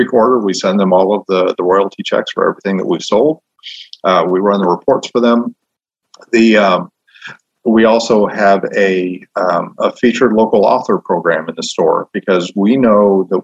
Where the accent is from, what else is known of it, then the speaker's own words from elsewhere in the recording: Illinois, United States; I'm from Illinois, so I can talk about it.